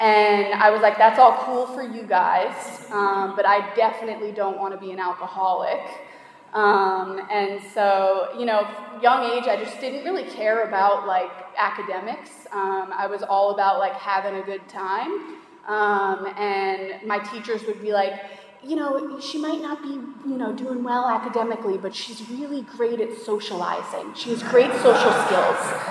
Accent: Long Island, New York, United States; So I grew up on Long Island in New York.

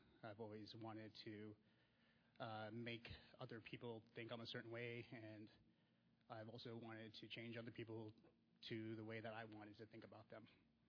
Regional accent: Raleigh, North Carolina, United States; I grew up in Raleigh. I went to all my grade school in Raleigh, North Carolina, which I guess is relatively big. I moved on to a bigger city after that.

